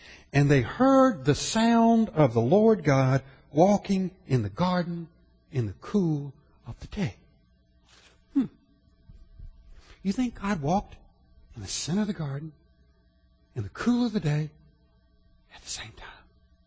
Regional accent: Orangeburg, South Carolina, United States; When I was a little boy, growing up in Orangeburg, South Carolina

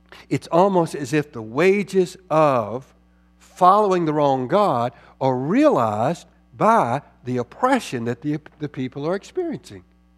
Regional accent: Orangeburg, South Carolina, United States; I can remember growing up in Orangeburg, South Carolina, as a child in elementary school.

